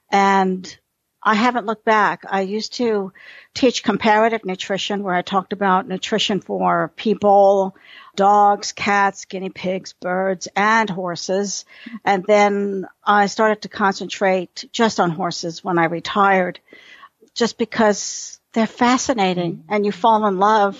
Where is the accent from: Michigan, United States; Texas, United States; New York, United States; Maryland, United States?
New York, United States; New York City; I'm a city girl. I grew up in New York City. I didn't know where milk came from.